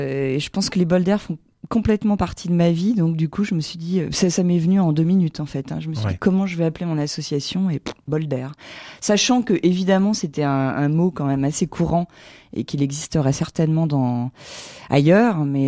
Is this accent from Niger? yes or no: no; Crépy-en-Valois, Hauts-de-France, France; Je suis née à Crépy-en-Valois.